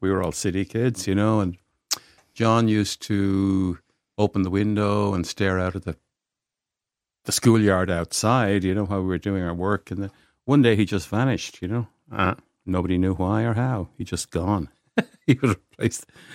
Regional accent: Dublin, Leinster, Ireland; that would directly relate to my memories of growing up around Dollymount.

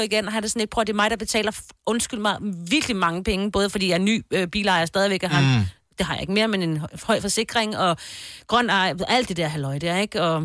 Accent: Jutland, Denmark; fordi jeg kommer fra Jylland

